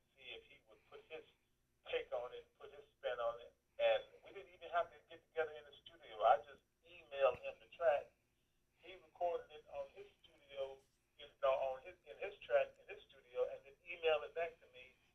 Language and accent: English; Florida, United States; Well, when I was raised in Florida, I came up in a very, very poor environment